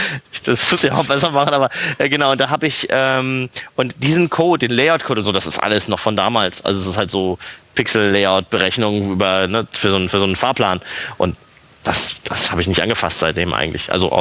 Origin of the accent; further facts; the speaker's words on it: Berlin, Germany; bin aus Berlin